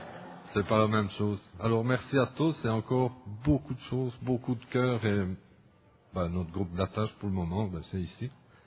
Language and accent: French; Belgium; Je suis belge, mais moi j'ai un parrain ici à Montréal.